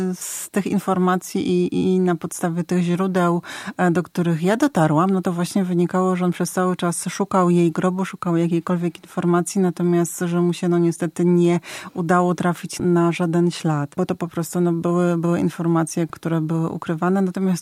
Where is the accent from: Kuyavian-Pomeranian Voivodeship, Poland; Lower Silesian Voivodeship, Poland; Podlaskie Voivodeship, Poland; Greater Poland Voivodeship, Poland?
Lower Silesian Voivodeship, Poland; ja akurat pochodzę z Dolnego Śląska